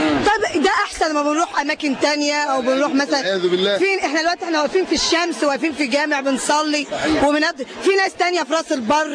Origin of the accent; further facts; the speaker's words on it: Damietta, Damietta Governorate, Egypt; لا إحنا من دمياط